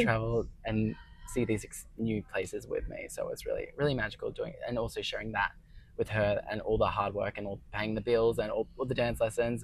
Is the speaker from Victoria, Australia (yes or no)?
no; Gold Coast, Queensland, Australia; also born or lived in London / South Africa; now in United States; I'm originally from Gold Coast, Australia.